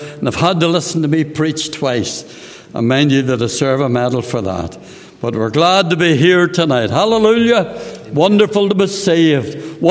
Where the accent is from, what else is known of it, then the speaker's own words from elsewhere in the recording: Belfast, Northern Ireland, United Kingdom; As a teenager, growing up in Belfast